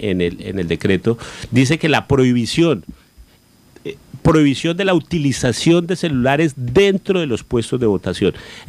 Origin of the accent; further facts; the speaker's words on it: Colombia; Pues como todo colombiano, nosotros tratamos de hacerle el quite a la norma.